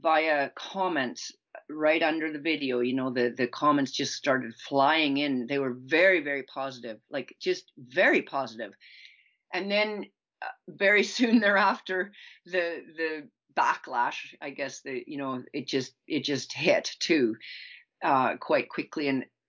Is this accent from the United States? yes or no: no; Canada; born there; My parents were born and raised in Germany, came to Canada, then I was born here.